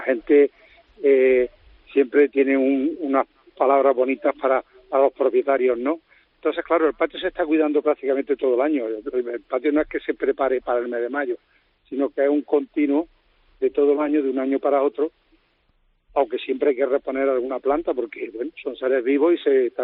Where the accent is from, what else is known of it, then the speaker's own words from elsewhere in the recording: Córdoba, Andalusia, Spain; como el cordobés somos así, pues si llegan y ven tu patio abierto, pues los invitas a que pasen y que lo vean